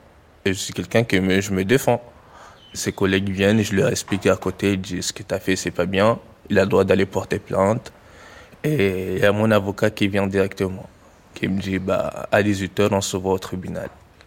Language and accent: French; Mayotte; born there; Alors que je suis né à Mayotte, j'ai fait des études ici.